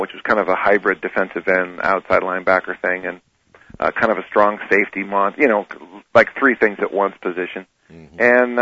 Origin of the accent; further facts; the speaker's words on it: South San Francisco, California, United States; Well, I'm from South San Francisco. I was born in 1957, and I'm the youngest of 6 kids, and there's 5 boys and a girl.